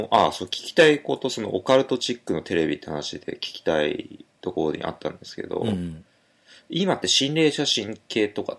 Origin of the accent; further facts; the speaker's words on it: Shizuoka, Japan; 自分の場合は、静岡出身だったんで、やっぱ地震、なんかめちゃくちゃすごい地震起きるんじゃないかとか思ってた。